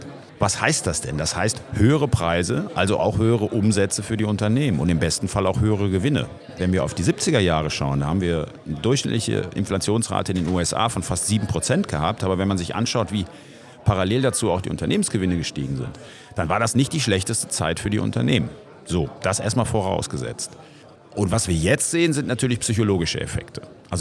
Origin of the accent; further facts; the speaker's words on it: Cologne, North Rhine-Westphalia, Germany; Also ich bin ja Kölner